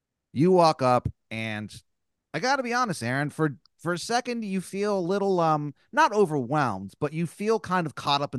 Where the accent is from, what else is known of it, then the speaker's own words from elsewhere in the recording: Dupo, Illinois, United States; you just start talking about growing up in Dupo and like stuff like